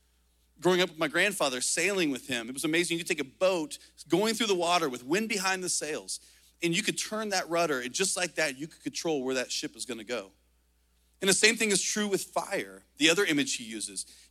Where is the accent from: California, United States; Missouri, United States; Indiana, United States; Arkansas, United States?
Indiana, United States; I grew up on a farm growing up in Indiana